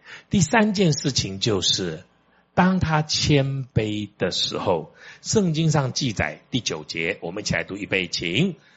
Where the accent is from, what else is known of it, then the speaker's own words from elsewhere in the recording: China; 为什么我们中国人说富不过三代？